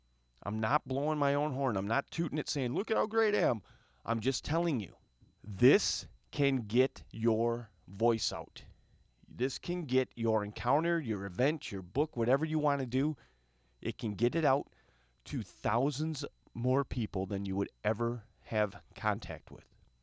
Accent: Flint, Michigan, United States; We are from Flint, Bishop Airport, Detroit Metro.

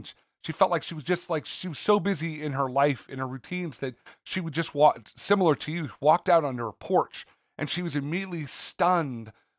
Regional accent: California, United States; I don't know what I had growing up in California.

